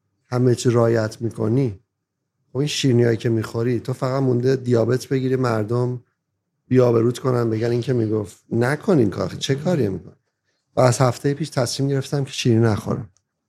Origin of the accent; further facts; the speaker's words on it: Iran; born there; توی نقطه ای از ایران به دنیا اومدم که شرایط نداشتم،